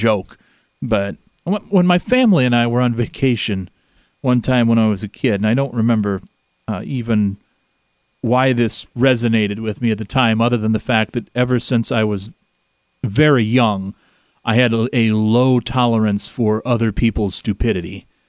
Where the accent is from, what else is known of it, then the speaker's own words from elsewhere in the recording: DeWitt, Iowa, United States; and we say, well, we're from DeWitt, Iowa.